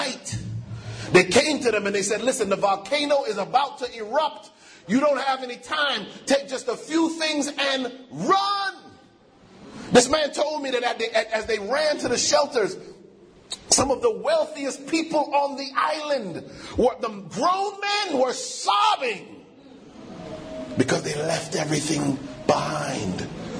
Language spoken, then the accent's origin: English; Hartford, Connecticut, United States; When I was growing up in Hartford, Connecticut, we used to talk about being pilgrims.